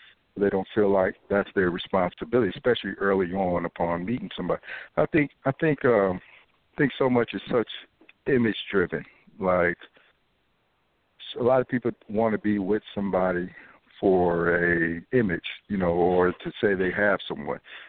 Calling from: Ann Arbor, Michigan, United States; Ann Arbor, Michigan.

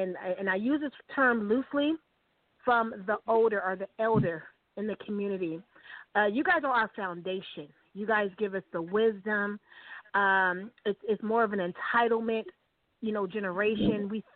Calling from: San Diego, California, United States; I'm calling from San Diego.

